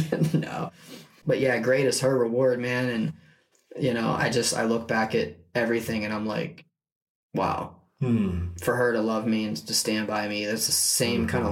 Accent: Ohio, United States; And then there's, you know, I'm from Ohio. So there's three states.

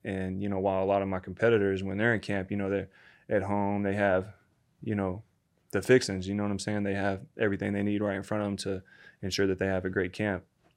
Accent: Nashville, Tennessee, United States; my mandatory against Vincent back in my hometown in Nashville at the Bridgestone Arena.

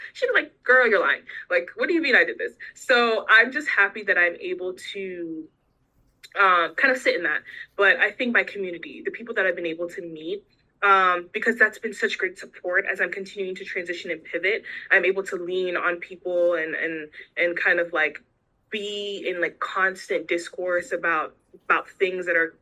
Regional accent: Jamaica; born there; because, you know, I'm immigrant family. I was born in Jamaica.

